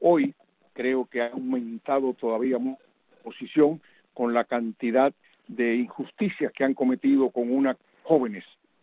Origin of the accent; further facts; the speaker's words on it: Cuba; moved away as an adult; yo tuve que salir de Cuba obligatoriamente a principios de 1961, que era muy joven cuando aquello, pero el 15 de mayo de 1961 tuve que salir de mi patria